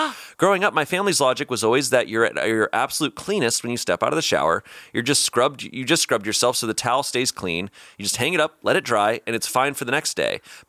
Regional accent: Arizona, United States; But like growing up in Arizona, that place was so dry.

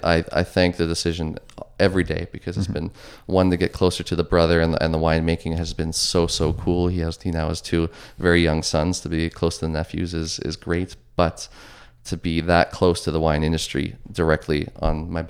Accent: Ontario, Canada; Growing up in Northern Ontario, slightly more rural, you know, it's very much Muskoka kind of vibe.

